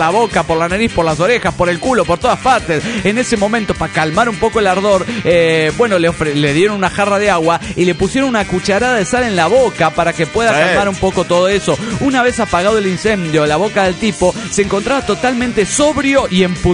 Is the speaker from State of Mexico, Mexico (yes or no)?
yes; Nezahualcóyotl, State of Mexico, Mexico; now in Toluca, Mexico; de Netzahualcoyotl, todo ahora en Toluca, México.